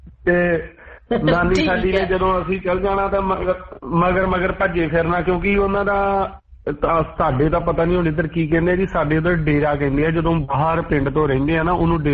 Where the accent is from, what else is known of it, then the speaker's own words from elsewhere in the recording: Vairo Nangal, Punjab, India; ਮੈਂ ਜ਼ਿਲ੍ਹਾ ਗੁਰਦਾਸਪੁਰ ਤੋਂ ਵੈਸੇ ਮੇਰਾ ਪਿੰਡ ਬਟਾਲੇ ਦੇ ਨਜ਼ਦੀਕ ਆ ਵੈਰੋ ਨੰਗਲ ਮੇਰਾ ਪਿੰਡ ਆ ਜੀ ਮਹਿਤਾ ਚੌਂਕ ਦੇ ਨਜ਼ਦੀਕ